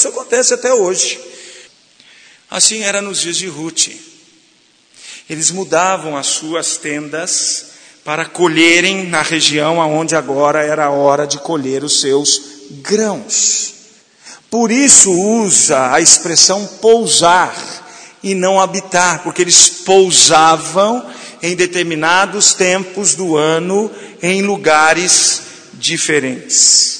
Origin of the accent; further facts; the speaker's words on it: Brazil; Mas estamos no nosso país, somos brasileiros.